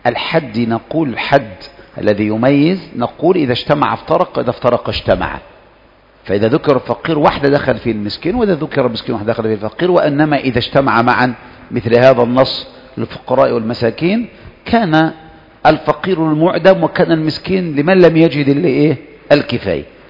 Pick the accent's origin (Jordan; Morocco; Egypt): Egypt; now in Saudi Arabia; يعني مثلا إحنا عندنا في مصر ما تقول والله أنا سأشتري له سيارة وكذا،